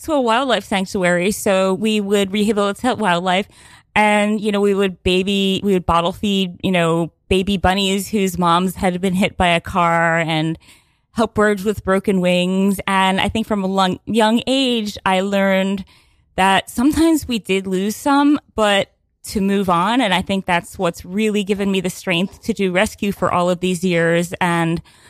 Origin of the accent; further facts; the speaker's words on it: Pennsylvania, United States; Well, I grew up like in Pennsylvania, and I was obsessed with horses as a child